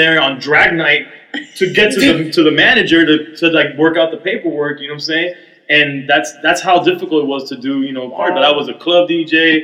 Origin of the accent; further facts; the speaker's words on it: Kendall, Florida, United States; Well, again, you know I'm from Kendall.